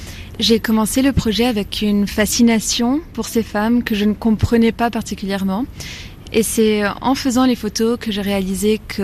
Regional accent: Lebanon; parce que j'ai grandi à côté de Beyrouth, pas vraiment dans Beyrouth, dans ma petite bulle

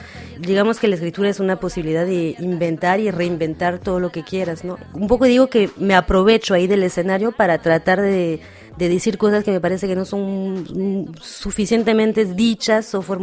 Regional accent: Nanterre, Île-de-France, France; also born or lived in Paris; Yo nací acá, en París, y unas dos semanas después llegamos en Nanterre, donde he pasado casi toda mi vida.

